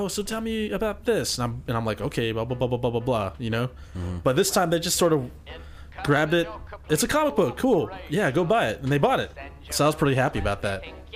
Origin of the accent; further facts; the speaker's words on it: Philippines; I was like, how the fuck do you know I'm Filipino? But that's that Pinoy sense.